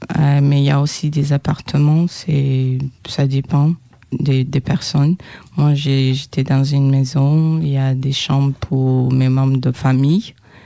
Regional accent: Rwanda; Je viens du Rwanda. C'est un pays qui est à l'Afrique de l'Est.

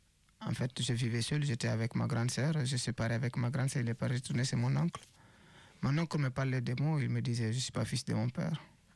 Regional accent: Guinea; je peux dire que je suis Guinéen plus que les Guinéens.

